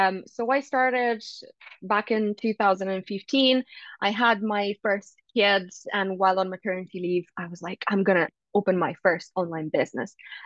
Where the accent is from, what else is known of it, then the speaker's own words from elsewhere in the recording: Moldova; I'm originally from Moldova, and I have a medical degree.